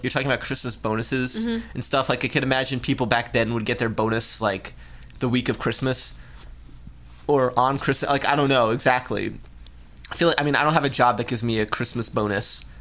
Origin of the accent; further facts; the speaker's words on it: Canada; Yeah, I'm from Canada.